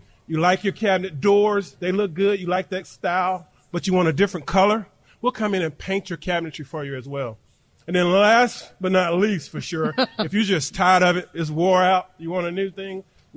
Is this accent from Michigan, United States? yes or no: no; Jackson, Mississippi, United States; So I grew up here in Jackson, right? So I've been in Mississippi my whole life.